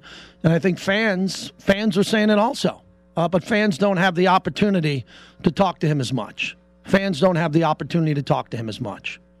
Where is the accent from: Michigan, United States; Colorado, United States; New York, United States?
New York, United States; I'm from New York. Good pizza, man. I mean, Long Island, I grew up with the best pizza as a kid.